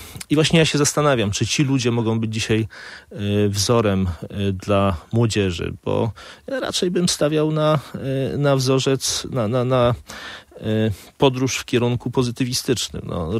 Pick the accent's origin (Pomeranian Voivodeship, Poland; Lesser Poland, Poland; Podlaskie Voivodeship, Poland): Pomeranian Voivodeship, Poland; Kwidzyn; A to powiem, że ja akurat pochodzę z Kwidzyna